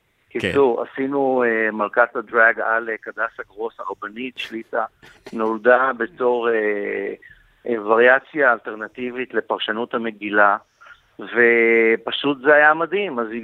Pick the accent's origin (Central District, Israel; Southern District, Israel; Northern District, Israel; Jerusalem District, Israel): Jerusalem District, Israel; Jerusalem; קודם כל, אני ירושלמי, אז זה היה מין הומקאמינג.